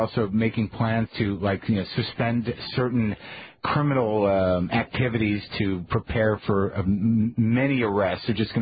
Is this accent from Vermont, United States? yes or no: no; New Mexico, United States; Al Sharpton, of course, Bill Richardson from my home state, Steve Brozak, Elijah Cummings.